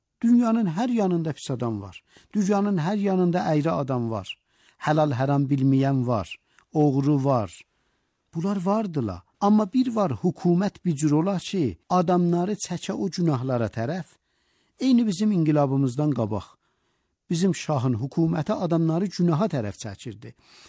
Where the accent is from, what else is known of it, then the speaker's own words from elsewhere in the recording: Iran; Dedik, biz İranlıyıq.